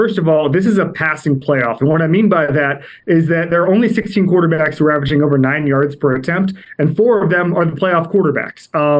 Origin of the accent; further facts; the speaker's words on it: Orlando, Florida, United States; now in New York, United States; I'm from Orlando, Florida, and I watched high school football in Orlando, Florida, and Miami, Florida, and Jacksonville, Florida, and now I live up in New York